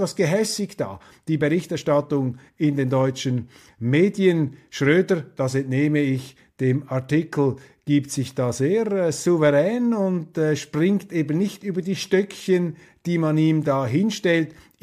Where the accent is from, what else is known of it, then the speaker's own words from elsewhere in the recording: Switzerland; Jetzt als Schweizer, das ist eine schweizerische Zeitung